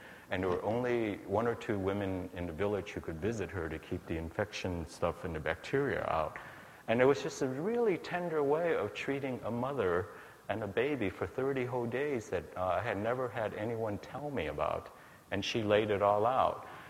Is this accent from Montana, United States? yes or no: no; San Francisco, California, United States; my very interesting life growing up in San Francisco